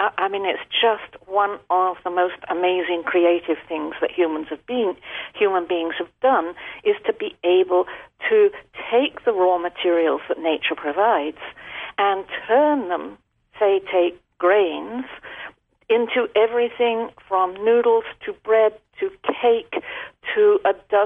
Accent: England, United Kingdom; When I was growing up in England in the 1950s

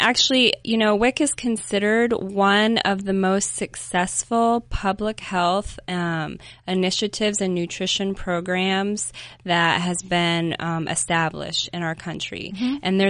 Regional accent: Des Moines, Iowa, United States; now in Asheville, United States; Des Moines, Iowa, nice. And I've been in Asheville for 16 years.

